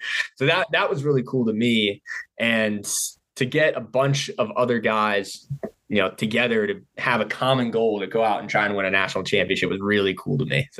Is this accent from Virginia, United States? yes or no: yes; Virginia, United States; I'm from Northern Virginia, kind of Western Loudoun County.